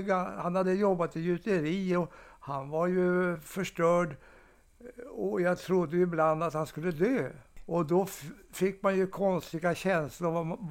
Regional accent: Heby, Uppsala County, Sweden; Ja, Heby heter trakten där, ja. Utanför Sala.

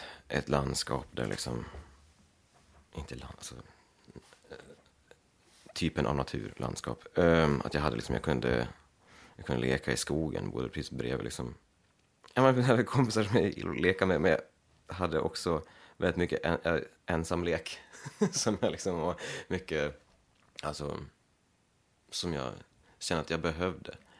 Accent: Leksand, Dalarna County, Sweden; Jag kommer från Leksand, och jag har mina föräldrar och en syster här i Krokarna.

